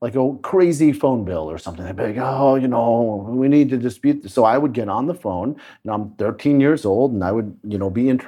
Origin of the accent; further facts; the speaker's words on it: Bloomfield, Michigan, United States; Well, growing up in Michigan was interesting.